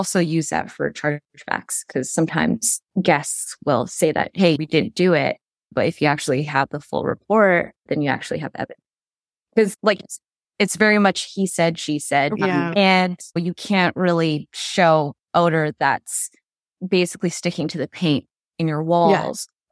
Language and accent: English; Canada; I'm Canadian.